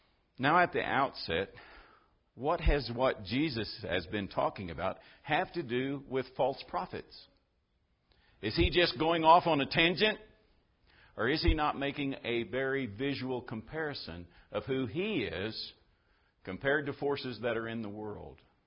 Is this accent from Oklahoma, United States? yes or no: yes; Oklahoma, United States; I grew up in Oklahoma where we had coyotes